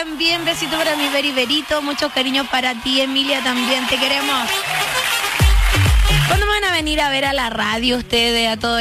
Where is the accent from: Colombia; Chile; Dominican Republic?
Chile; Somos chilenos, pues.